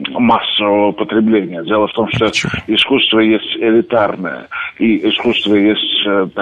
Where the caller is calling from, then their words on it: New Moscow, Moscow, Russia; Я звоню из Новой Москвы, надеюсь, я слышен.